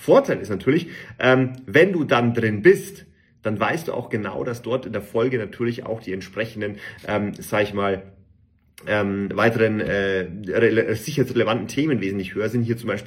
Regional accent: Bavaria, Germany; ich bin mehr so der Mensch, natürlich als Bayer so Berge, Sonnenschein

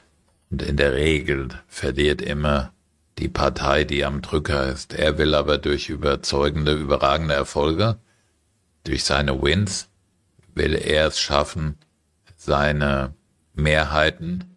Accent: Frankfurt, Hesse, Germany; zum Beispiel ich ja als Frankfurter sowieso.

